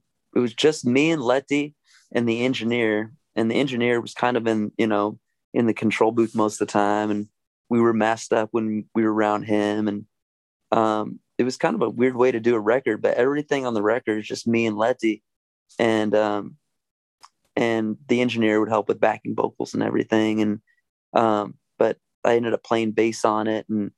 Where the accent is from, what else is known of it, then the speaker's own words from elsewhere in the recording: Arizona, United States; I don't think I've even been to Bisbee before, although we're from Arizona.